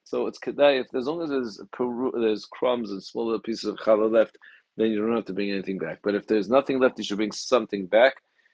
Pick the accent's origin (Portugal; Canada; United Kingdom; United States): United Kingdom; I grew up as a British family. You have tea.